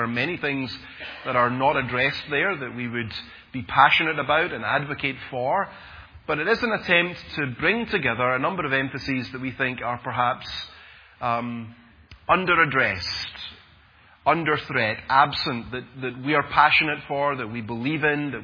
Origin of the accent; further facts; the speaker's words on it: Scotland, United Kingdom; being Scottish